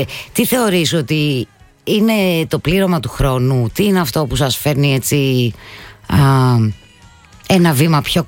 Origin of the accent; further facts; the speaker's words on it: Theodorio, Greece; που λέμε και στο χωριό μου το Θεοδόριο